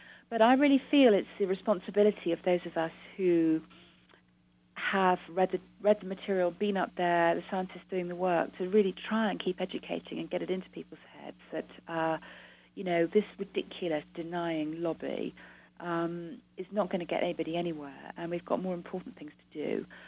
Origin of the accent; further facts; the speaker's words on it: England, United Kingdom; Mind you, I'm English, and coping is pretty English.